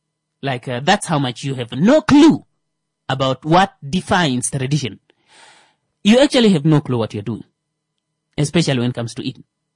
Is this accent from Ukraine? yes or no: no; Kavango, Namibia; Well, I'm from Kavango and she's from Hangwena.